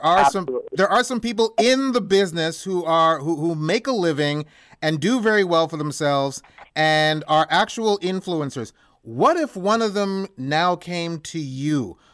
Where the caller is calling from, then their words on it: Montreal, Quebec, Canada; And I'm calling you from Montreal, Canada, which, by the way, is not too far from your dad in Albany.